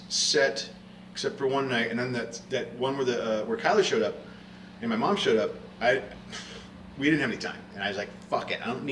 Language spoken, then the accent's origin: English; California, United States; I'm kind of from the Sacramento Valley myself.